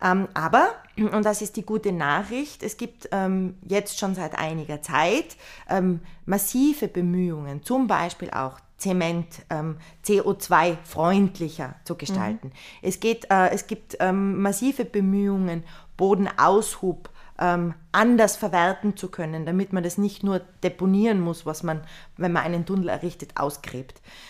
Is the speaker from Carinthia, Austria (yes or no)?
no; Tyrol, Austria; mein Heimatbundesland Tirol